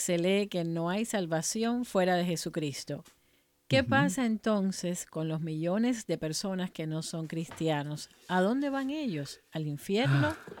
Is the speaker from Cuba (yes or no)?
yes; Cuba; claro que soy cubana